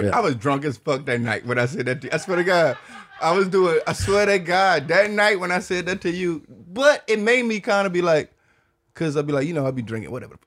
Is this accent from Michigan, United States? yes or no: yes; Detroit, Michigan, United States; I'm from Detroit?